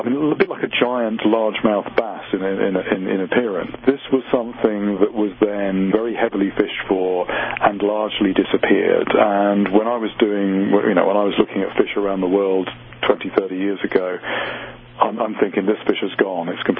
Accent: England, United Kingdom; I grew up in England, but in my case, I took myself off to India in 1982

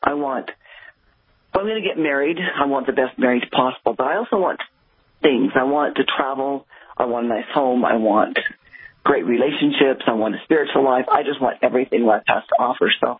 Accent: Idaho, United States; Idaho, mostly in Idaho. Yeah, mostly in Idaho.

